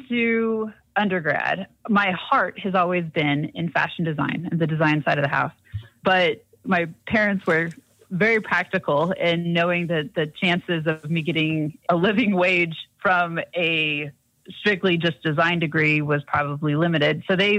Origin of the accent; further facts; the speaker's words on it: Idaho Falls, Idaho, United States; But I grew up in Idaho Falls, Idaho, and went to the University of Idaho for my undergrad